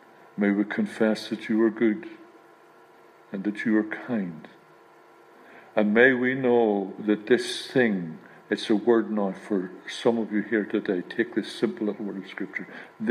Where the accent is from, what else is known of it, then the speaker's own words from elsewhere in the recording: Ireland; I don't mean like I get angry, I'm Irish, you can't be Irish and not get angry.